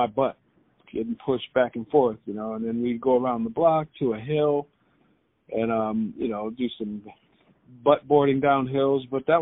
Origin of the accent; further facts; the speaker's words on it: Michigan, United States; My cousin was like a pioneer in my hometown in Michigan, I was fucking 4 years old, And my grandmother used to take care of me and my two brothers.